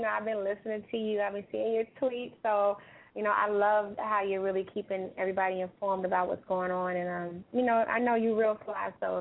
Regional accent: Chicago, Illinois, United States; moved away as an adult; also born or lived in Houston; now in New York City, United States; Well, I was born in Houston and raised in Chicago, but I never knew that I would find myself in New York.

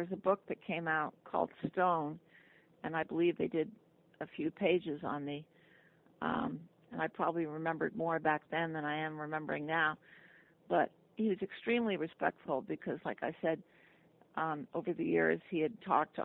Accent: New York, United States; now in Los Angeles, United States; I used to give a lot of parties because I was from New York and I was bored in L.A.

